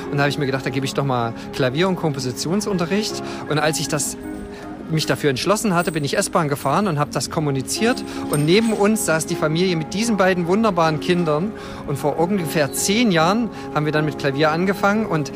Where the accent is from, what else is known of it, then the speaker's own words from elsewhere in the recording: Halle, Saxony-Anhalt, Germany; born there; Ich bin in der Händelstadt geboren und bin dann irgendwann zum Studieren nach Berlin gegangen